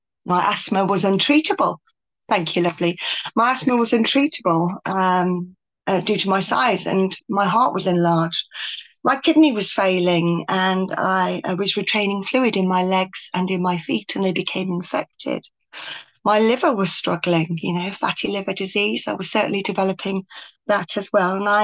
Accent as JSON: {"language": "English", "town": "Aberaeron", "region": "Wales", "country": "United Kingdom", "tie": "born or raised there", "said": "My hometown, Aberaeron, on the other side is my mum."}